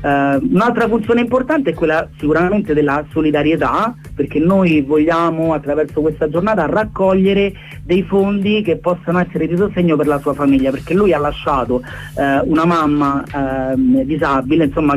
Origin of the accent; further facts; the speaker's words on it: Rome, Lazio, Italy; born there; Io stesso che sono nato a Roma, che sono italiano